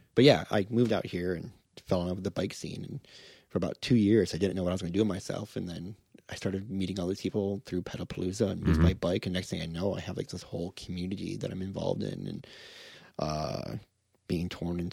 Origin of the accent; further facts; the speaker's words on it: Michigan, United States; But back in 2001, I mean, growing up in Michigan, like I drove everywhere.